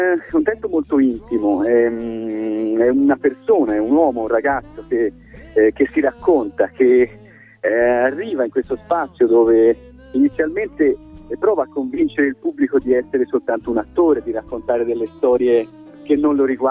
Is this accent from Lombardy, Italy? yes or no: no; Tuscany, Italy; accent: Tuscan; Bensì sono toscano, toscanissimo, sì, vengo dalla provincia di Firenze e questo sì, ahimè, lo sentirete sia oggi e domani, spero un po' meno.